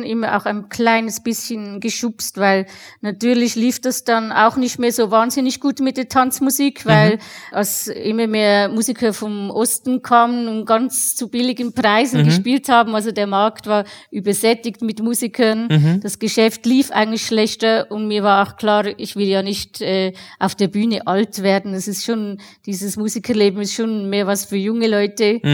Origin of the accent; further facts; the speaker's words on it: Switzerland; ich habe eine dreijährige Handelsschule gemacht, weil man natürlich als Schweizerin genötigt wird, zuerst was Ordentliches zu lernen.